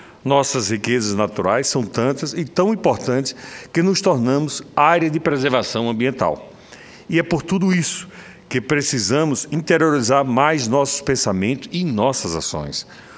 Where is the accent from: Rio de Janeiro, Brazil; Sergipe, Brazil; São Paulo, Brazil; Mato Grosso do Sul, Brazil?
Sergipe, Brazil; Itabaiana; born there; E aqui, em seus 123 anos de emancipação, Itabaiana possa se orgulhar cada vez mais dos seus filhos. Senhor presidente, agradeço aqui por essas palavras e dizer que é uma honra muito grande ter nascido naquele can